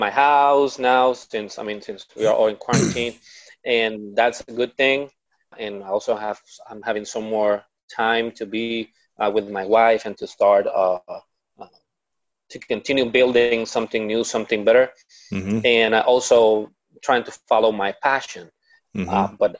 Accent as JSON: {"language": "English", "country": "Puerto Rico", "said": "I'm from Puerto Rico."}